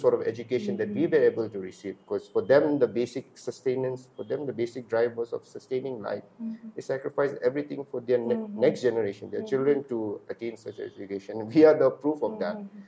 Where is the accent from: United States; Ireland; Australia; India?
India; I'm a Tibetan. My parents were Tibetan. But I was born and brought up in India. I grew up in an Indian community.